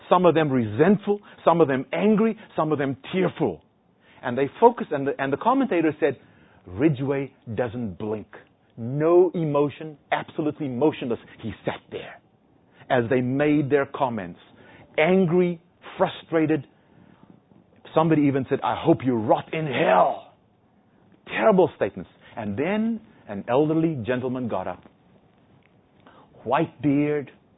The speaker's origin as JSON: {"language": "English", "country": "South Africa", "said": "Yeah, I'm from South Africa, so he was my president."}